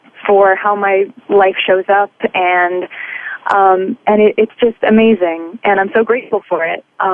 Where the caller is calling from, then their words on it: Manhattan, New York, United States; I'm calling from Manhattan, New York.